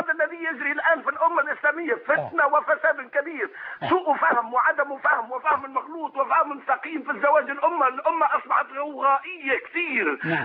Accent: Tunisia

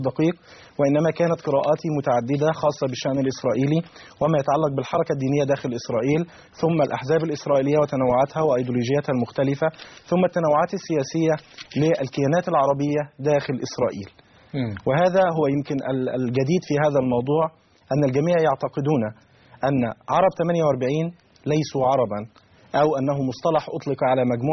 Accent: Monufia Governorate, Egypt; أنا من المنوفية طبعا، وأشرف بانتمائي لكلية الأداب جامعة المنوفية، ومن أهل المنوفية.

